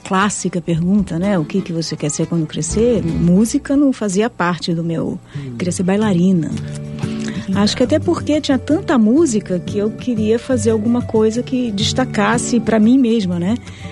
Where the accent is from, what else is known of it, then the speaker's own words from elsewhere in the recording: São João da Boa Vista, São Paulo, Brazil; born there; Aí meu pai e minha mãe resolveram voltar para o interior de São Paulo, para onde eu nasci, São João da Boa Vista.